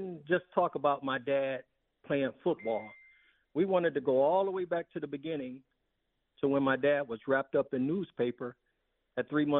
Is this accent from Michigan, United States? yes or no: yes; Detroit, Michigan, United States; I grew up in Detroit.